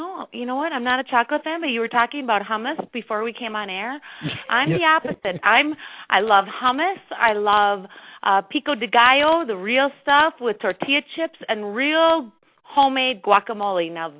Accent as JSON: {"language": "English", "town": "Minneapolis", "region": "Minnesota", "country": "United States", "also_born_or_lived": "Colorado, United States", "said": "I'm from Minneapolis, and then I lived in Colorado."}